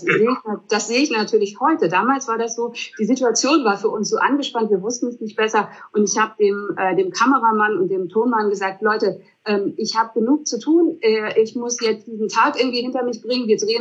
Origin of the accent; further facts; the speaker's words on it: Emden, Lower Saxony, Germany; hallo, ich bin aus Emden